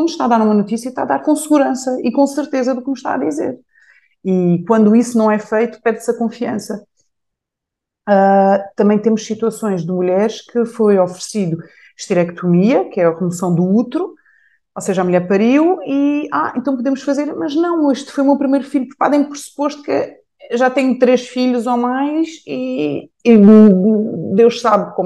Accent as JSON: {"language": "Portuguese", "country": "Angola", "tie": "born there", "said": "Eu nasci em Angola, por exemplo"}